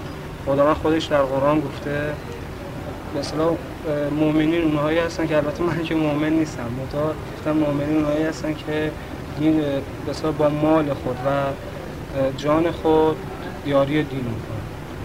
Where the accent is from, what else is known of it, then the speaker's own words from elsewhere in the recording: Shahr-e Rey, Tehran Province, Iran; ازامی از شهر ری که تقریبا 5 ماه در منطقه هست